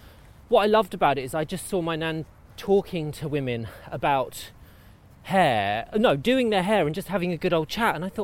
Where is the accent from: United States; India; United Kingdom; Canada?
United Kingdom; Luton, East of England; I'm from Luton, Bedfordshire. Yes. Born and bred, born in the L&D hospital. Grew up there.